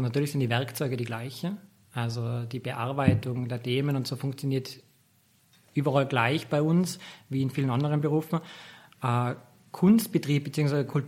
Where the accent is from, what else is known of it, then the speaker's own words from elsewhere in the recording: Tyrol, Austria; Und als Tiroler ist es, glaube ich, auch nicht der Zufall, dass man in Tourismus startet, weil natürlich wir sehr tourismusdominiert sind.